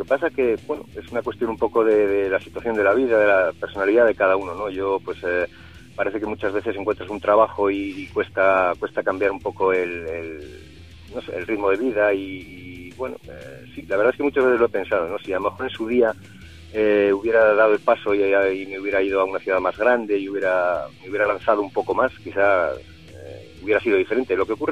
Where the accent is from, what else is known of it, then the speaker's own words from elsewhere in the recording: Soria, Castile and León, Spain; soy de Soria y bueno, en las ciudades pequeñas ya sabes que es más difícil muchas veces encontrar músicos